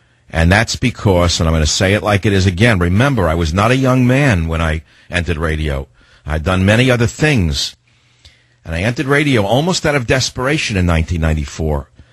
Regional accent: San Francisco, California, United States; John on KSFO in my hometown of San Francisco.

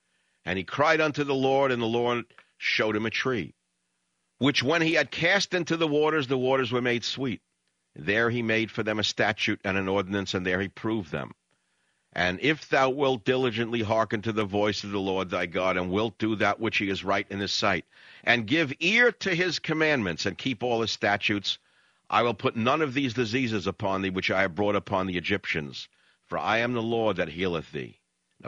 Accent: United States; I wake up, I'm an American like you are.

